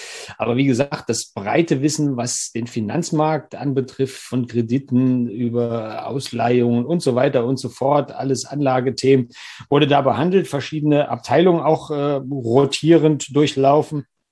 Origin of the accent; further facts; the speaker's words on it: Thuringia, Germany; wir als Thüringer